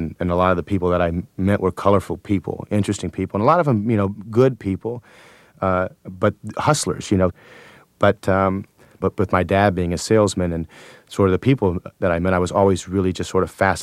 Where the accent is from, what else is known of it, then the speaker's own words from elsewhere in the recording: Buffalo Grove, Illinois, United States; also born or lived in Minnesota; I lived in Minnesota for 1 month, and I was raised in Buffalo Grove, which is sort of a middle-class suburb in Illinoi